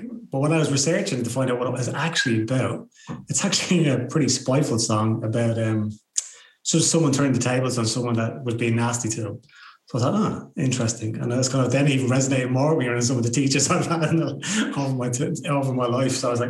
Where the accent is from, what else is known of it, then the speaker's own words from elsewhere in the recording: Ireland; Yeah, I'm Irish, so we don't go for the Yorkshire pudding.